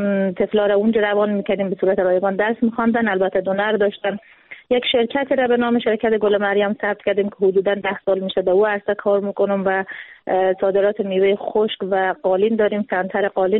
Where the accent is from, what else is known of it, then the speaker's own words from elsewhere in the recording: Afghanistan; also born or lived in Iran; ما اوایل که آمده بودیم افغانستان چون مهاجر بودیم در ایران